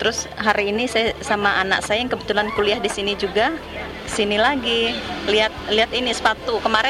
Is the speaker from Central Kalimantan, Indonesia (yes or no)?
yes; Palangka Raya, Central Kalimantan, Indonesia; Saya sebenarnya dari Kalimantan Tengah ya, dari Palangkaraya.